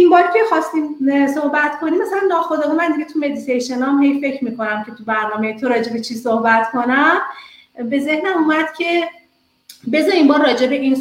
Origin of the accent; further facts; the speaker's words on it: Iran; moved away as an adult; now in Canada; من خودم وقتی اومدم کانادا با کار اومدم، برای پستاکم اومدم، یعنی با یک جاب آفر از ایران اومدم.